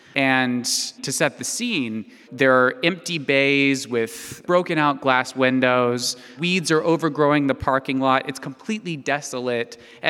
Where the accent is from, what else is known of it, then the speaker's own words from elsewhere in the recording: Perry, Georgia, United States; I'm from the South originally. I'm from a little town called Perry, Georgia. It's about 9,000 people.